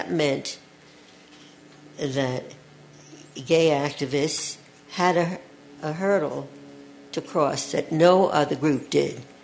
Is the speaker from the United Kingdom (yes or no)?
no; New York, United States; So in my home state of New York, same-sex marriage was recognized.